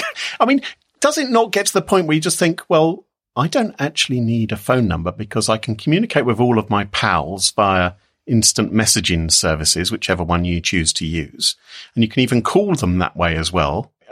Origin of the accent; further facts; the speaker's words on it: United Kingdom; Maybe it's because I'm British.